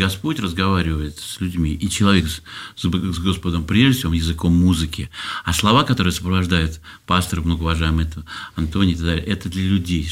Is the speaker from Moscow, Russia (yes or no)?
no; Peterhof, Saint Petersburg, Russia; в Петергофе, там вот в этой церкви, самый красивый, как пряник, вот там был склад картошки.